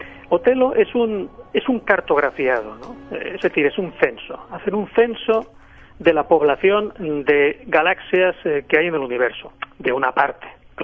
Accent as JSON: {"language": "Spanish", "town": "Barcelona", "region": "Catalonia", "country": "Spain", "said": "No, no, yo soy de Barcelona."}